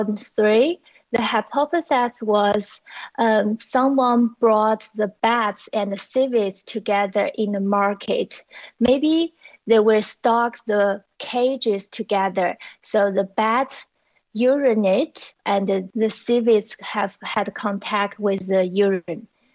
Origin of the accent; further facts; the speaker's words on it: China; now in New York City, United States; I grew up in China, but now I'm working for a nonprofit organization called EcoHealth Alliance in New York City.